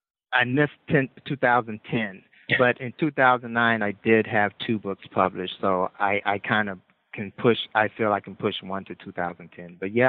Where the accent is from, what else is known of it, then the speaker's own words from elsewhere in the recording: Gary, Indiana, United States; Well, originally I'm from Gary, Indiana. If you read Tough Boy Sonatas, you'll see the influence there and how Gary has affected me.